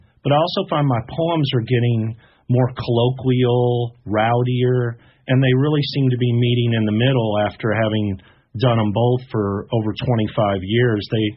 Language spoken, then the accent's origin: English; Louisville, Kentucky, United States; also born or lived in Illinois; This was in Louisville. I was born in Illinois, but we moved to Louisville when I was seven.